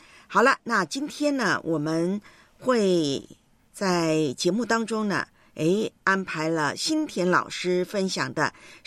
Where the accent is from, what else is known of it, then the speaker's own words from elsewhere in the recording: Taiwan; 连我的老家台湾啊